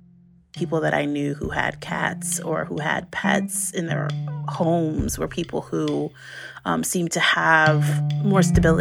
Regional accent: New York City, New York, United States; I grew up in New York City, mostly in the 80s and 90s.

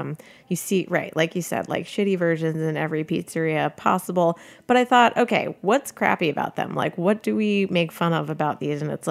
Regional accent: Northeast, United States; So, you know, we grew up in the Northeast and basically went down to the Delaware Shore and up to Rhode Island and, you know, kind of hopped around the coast during the summers.

